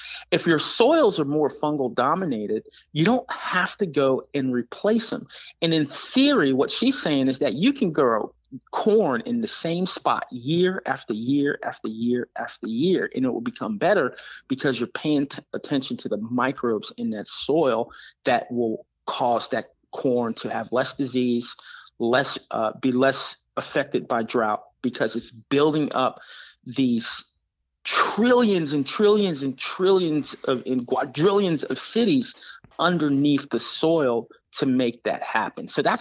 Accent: Jersey City, New Jersey, United States; You know, I grew up in Jersey City, New Jersey, and right across from Liberty State Park. You know, that was my childhood.

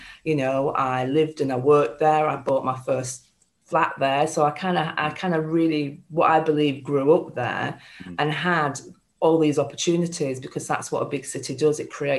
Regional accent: Kirkby Lonsdale, North West England, United Kingdom; also born or lived in Kendal; So it's, that's kind of where I grew up.

